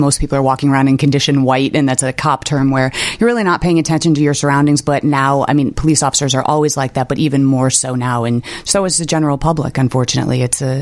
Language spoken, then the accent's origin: English; Aurora, United States; You know, well, I'm born and raised in Aurora. I've never left there.